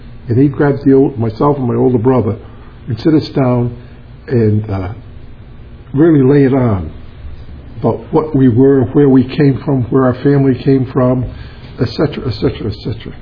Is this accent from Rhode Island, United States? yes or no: yes; Providence, Rhode Island, United States; I do not have a speech impediment. I was born and raised back in Providence, Rhode Island.